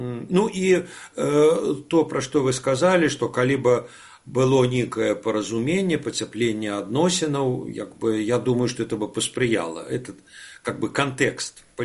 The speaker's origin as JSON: {"language": "Russian", "country": "Belarus", "said": "тогда мы памятаем, белорусы были вовле чемпионами по отриманию шенгенских визов"}